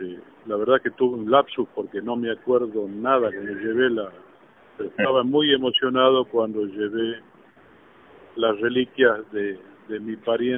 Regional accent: Salta, Argentina; Tengo 65 años, soy salteño, vivo en Salta. Actualmente siempre viví en Salta, soy ingeniero industrial

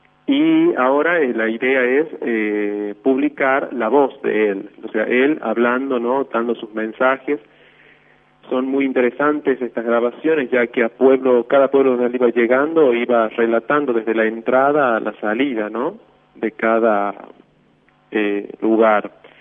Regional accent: La Rioja, Argentina; Sí, soy riojano, sí.

